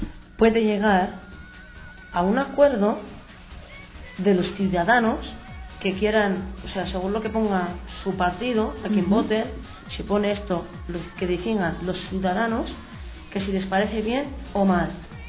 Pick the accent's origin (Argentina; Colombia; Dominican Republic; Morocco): Morocco; now in Spain; Tengo 14 años y soy de Marruecos.